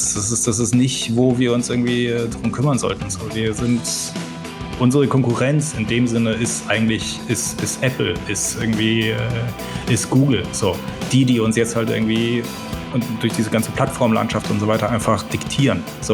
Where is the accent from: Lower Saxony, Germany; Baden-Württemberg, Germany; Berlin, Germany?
Baden-Württemberg, Germany; Pforzheim; aber ich bin aufgewachsen in Pforzheim. Das ist jetzt nicht gerade die progressivste Stadt, sage ich jetzt mal.